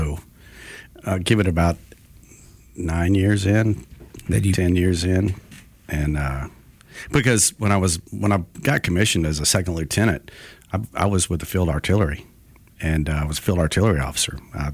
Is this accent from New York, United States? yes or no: no; Wilmer, Alabama, United States; I grew up in Wilmer, Alabama.